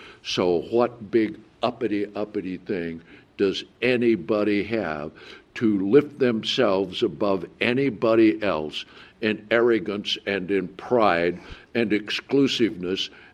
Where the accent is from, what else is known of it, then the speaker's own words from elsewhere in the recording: United Kingdom; And likewise, if you meet a Brit, I'm British.